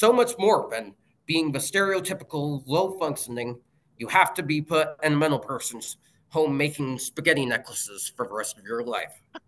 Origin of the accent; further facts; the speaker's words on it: Kingston, New York, United States; born there; also born or lived in Phoenix; I grew up all over. I was born in Kingston, New York.